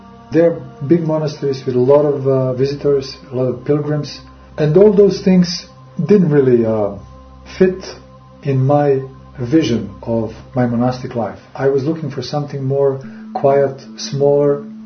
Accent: Serbia; first language Serbian; English is a second language; But it was my country, it was my people, Serbian people, and there was my native language, Serbian language.

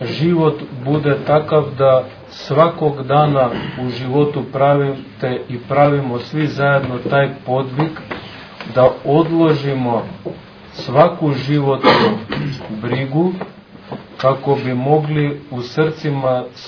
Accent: Skopje, North Macedonia; Sa obzirom da dolazim iz Skoplja, moj se govor zaista ne razlikuje puno od govora ljudi sa Kosova i Metohije

